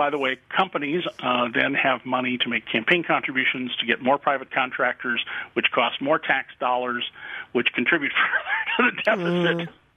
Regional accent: Rochester, New York, United States; I was reading my hometown newspaper in Rochester, New York

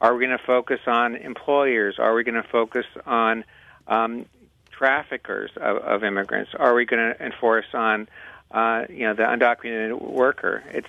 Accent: California, United States; And in the past, my home state, California, decided in the 1990s to try to get involved in immigration.

